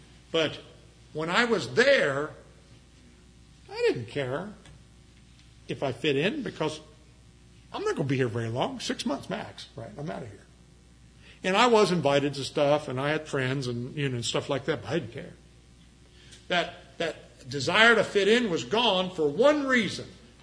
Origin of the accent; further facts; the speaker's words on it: Chillicothe, United States; When I was a senior in high school, I grew up in Chillicothe, about an hour west of here. And the middle of my senior year, my family moved.